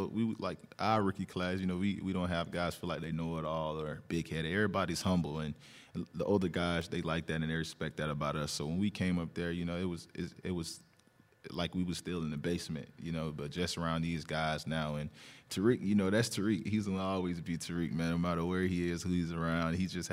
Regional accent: Florida, United States; So I'm like, man, I'm from Florida.

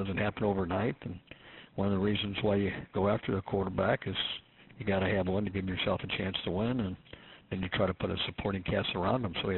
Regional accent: Chicago, Illinois, United States; since I was raised in Chicago, and it hasn't changed.

